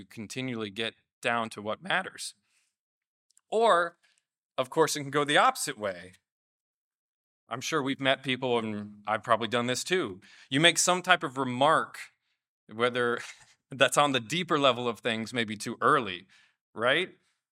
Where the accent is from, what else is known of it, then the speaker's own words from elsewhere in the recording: Columbus, Ohio, United States; I'm from Ohio. I grew up in Columbus, Ohio.